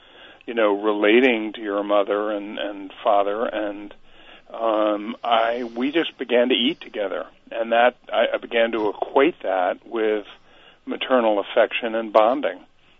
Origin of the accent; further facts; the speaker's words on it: Morrisville, United States; my doctor in the community growing up in Morrisville.